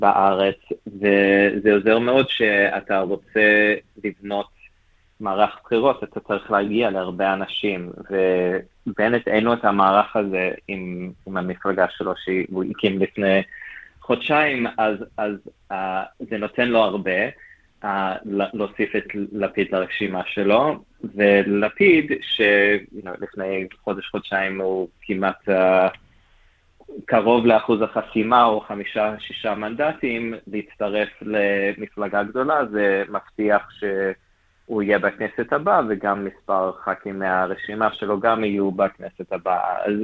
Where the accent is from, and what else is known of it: Melbourne, Victoria, Australia; born or raised there; moved away as an adult; now in Israel